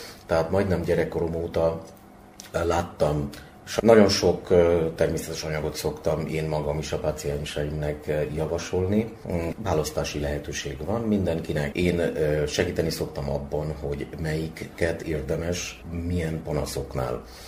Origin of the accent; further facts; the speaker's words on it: Bangladesh; Hungarian is a second language; moved away as an adult; now in Hungary; Kizárólag tanulás céljából jöttem Magyarországra. Immár pontosan 3 évtizeddel ezelőtt, tavaly jubiláltam a 30. évfordulót, hogy Magyarországra jöttem tanulni a családomtól.